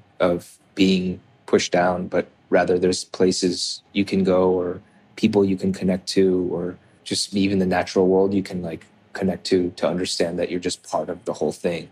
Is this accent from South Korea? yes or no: yes; South Korea; now in United States; it's because I'm Korean American, it's because I'm an immigrant that I'm this way.